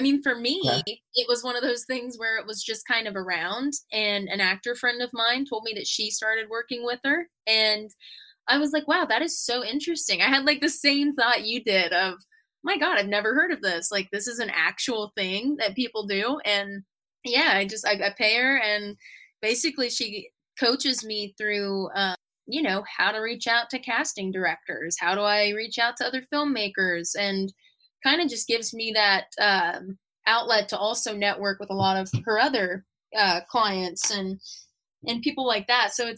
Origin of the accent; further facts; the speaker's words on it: Piketon, Ohio, United States; now in Chillicothe, United States; hardly anyone knows of Piketon, it's such a small little town.